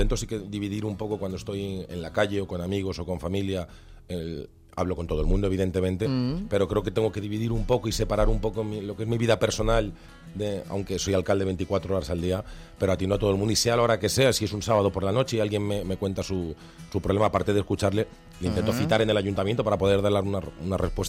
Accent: Valdemoro, Community of Madrid, Spain; que es en recuperar mi pueblo, en recuperar Valdemoro.

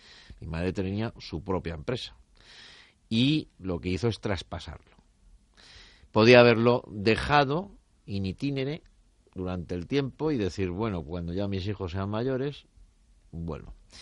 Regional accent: Spain; somos españoles y debemos de sentirnos orgullosos

